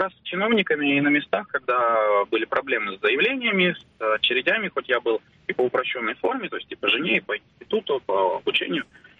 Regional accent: Kazakhstan; moved away as an adult; now in Russia; Я из Казахстана приехал учиться сюда, здесь закончил уже институт. жил по РВП полностью весь срок, потом по виду на жительство, и вот наконец-то получил паспорт.

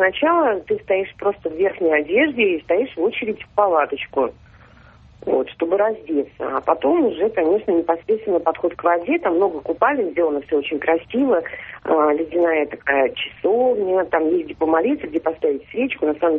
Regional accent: Tyumen, Tyumen Oblast, Russia; я из Тюмени.

